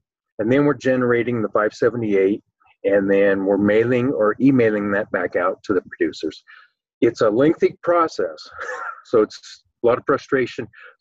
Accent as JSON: {"language": "English", "town": "Longmont", "region": "Colorado", "country": "United States", "tie": "born or raised there", "said": "I grew up in Southeast Longmont, native of the Longmont area, grew up on a farm, so got some agriculture experience."}